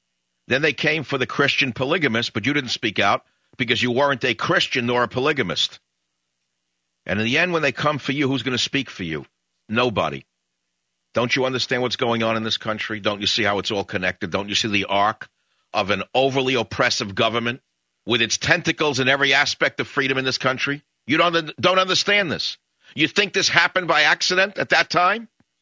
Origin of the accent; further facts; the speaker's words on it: San Francisco, California, United States; KNEW, again, my hometown of San Francisco.